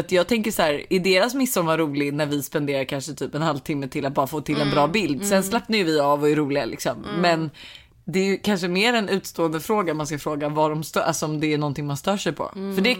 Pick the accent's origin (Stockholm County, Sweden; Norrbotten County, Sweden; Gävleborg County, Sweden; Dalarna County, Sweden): Stockholm County, Sweden; Stockholm; Jag är ju från Stockholm.